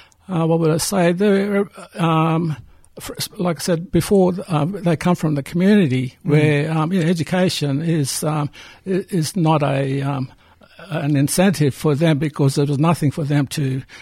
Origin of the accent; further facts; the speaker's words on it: Thursday Island, Queensland, Australia; I'm from Thursday Island. My mob is from the Kararuk people of Inner Islands, Torres Strait, and that's my mother's side.